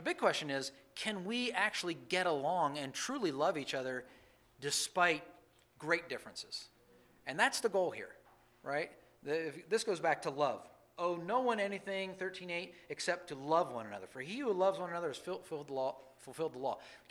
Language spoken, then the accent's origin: English; United States; Growing up in America, we didn't pray before we moved the car.